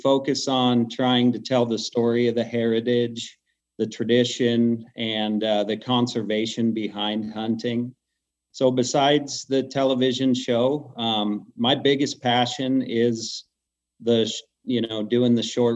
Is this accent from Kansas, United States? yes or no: no; Bozeman, Montana, United States; Yeah, to give you a background to who I am, I was born and raised in Bozeman, Montana.